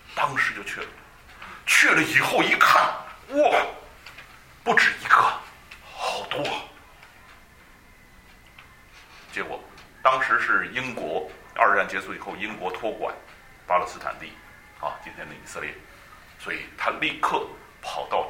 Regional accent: China; 欧洲人旅行不像我们中国人旅行哈，我们中国人旅行呢，一般尤其是到一些有文化的地方呢，就看，哦，不错，挺好

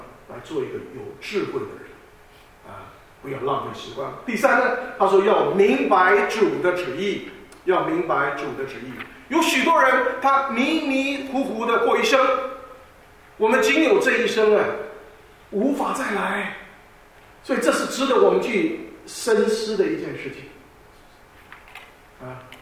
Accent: Taiwan; now in United States; 1977年，我们从台湾移民来到美国的时候

